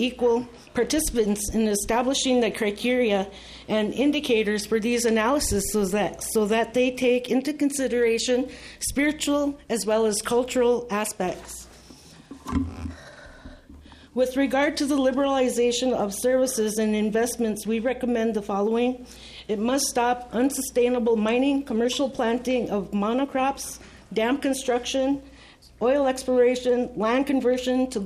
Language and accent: English; Minnesota, United States; And I'm from the East Lake Band of East Lake Reservation, part of the Rice Lake Band of Ojibwe.